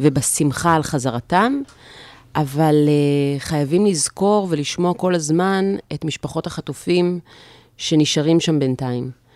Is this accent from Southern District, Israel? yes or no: no; Haifa, Haifa District, Israel; אני כילדת העיר גדלתי בחיפה.